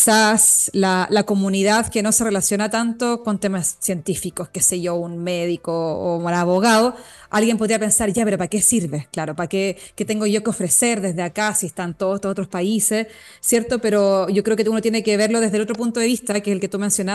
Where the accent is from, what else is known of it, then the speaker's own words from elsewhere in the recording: Chile; como buen chileno, tiene que ser catete